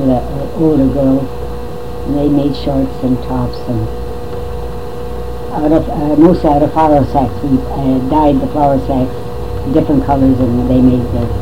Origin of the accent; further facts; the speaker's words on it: Tower, Minnesota, United States; born there; I was born in Tower